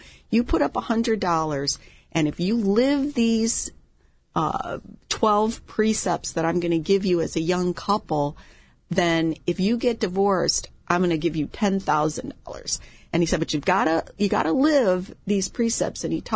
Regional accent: Chicago, Illinois, United States; I'm from Chicago where it's cold and snowy

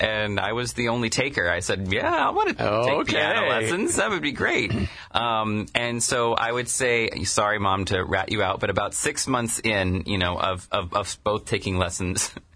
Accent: Azusa, California, United States; I grew up in Azusa, which is in the San Gabriel Valley in the L.A. area. So I'm an L.A. native.

